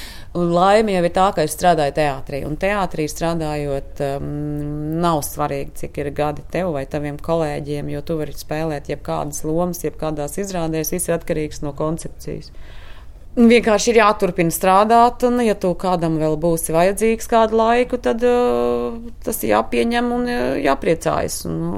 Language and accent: Latvian; Valmiera, Vidzeme, Latvia; Kā mēs, kas esam ļoti maz no Valmieras šeit strādājošie, tomēr šeit vēl esam un kaut ko darām.